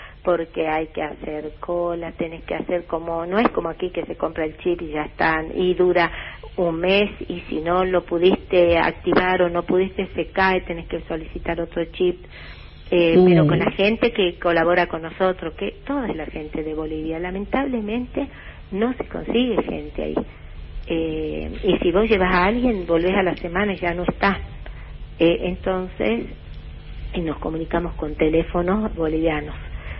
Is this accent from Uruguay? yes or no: no; Colonia Santa Rosa, Salta, Argentina; also born or lived in Jujuy; yo viví en, nací en Jujuy y me crié en el ramal salteño, en una localidad que se llama Colonia Santa Rosa, una colonia que era toda de agricultores, todos, la mayoría eran españoles, italianos, algunos griegos, y la finca donde vivía yo se llamaba La Estrella.